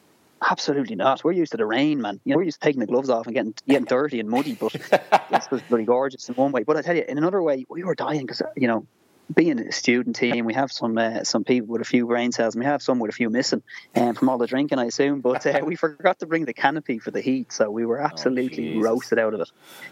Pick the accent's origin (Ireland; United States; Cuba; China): Ireland; also born or lived in United Kingdom; after my stint of working in the UK, you know, you get that home bug, you know, being Irish.